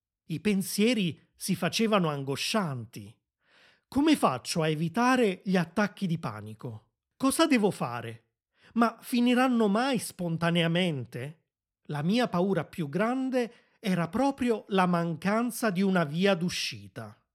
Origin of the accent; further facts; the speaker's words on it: Naples, Campania, Italy; moved away; also born or lived in Rome; sono nato e cresciuto a Napoli, ma nel 2003 mi sono trasferito a Roma, dove sono rimasto per molti anni.